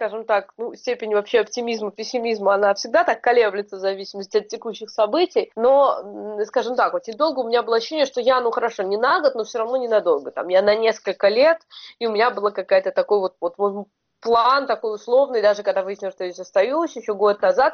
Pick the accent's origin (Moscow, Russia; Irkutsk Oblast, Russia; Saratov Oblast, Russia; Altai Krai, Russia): Moscow, Russia; я из России никогда не уеду ни в коем случае, Москва.